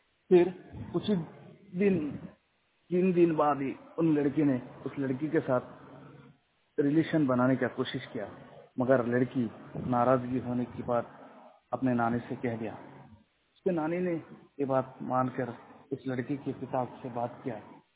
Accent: West Bengal, India; मैं वेस्ट बंगाल का रहने वाला हूँ।

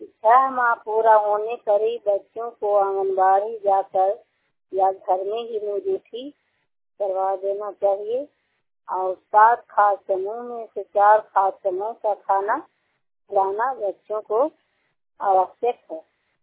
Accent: Sherpur, Bihar, India; और मैं शेरपुर गांव के निवासी हूं और मेरा पंचायती शासन ब्लॉक रोहोल क्लस्टर उपरनामा सागर और जिला नालंदा।

